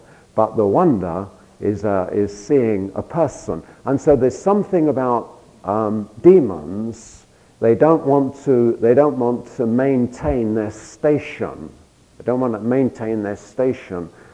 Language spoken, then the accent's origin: English; London, United Kingdom; in London, I grew up on the Tube, and the Tube is your equivalent to the subway. I'm a Londoner, and I grew up on the Tube.